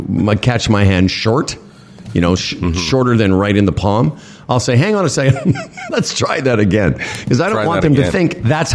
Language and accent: English; Moose Jaw, Saskatchewan, Canada; now in Toronto, Canada; well, I'm originally from Moose Jaw.